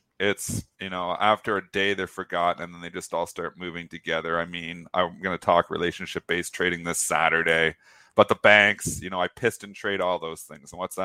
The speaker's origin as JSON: {"language": "English", "country": "Canada", "said": "it's called Canfor in Canada because I'm Canadian"}